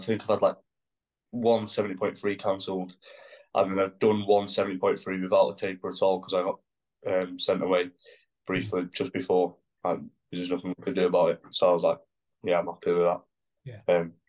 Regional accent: North West England, United Kingdom; I'd supported Ironman as a kid before as a volunteer in Bolton, because it's not far from my hometown.

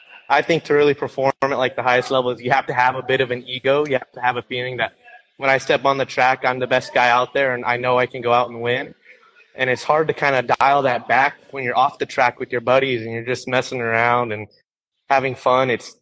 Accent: Temecula, California, United States; I'm from Temecula, California.

